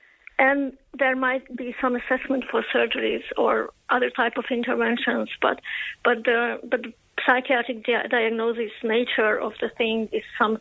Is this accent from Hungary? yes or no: yes; Hungary; English is a second language; now in Ireland; So I'm originally from Hungary